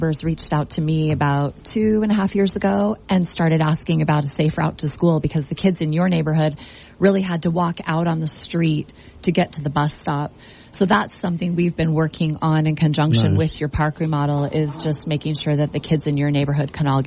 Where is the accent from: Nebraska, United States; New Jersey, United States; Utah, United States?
Utah, United States; Salt Lake City; I grew up in Salt Lake. My husband grew up here, but I've been here for 33 years.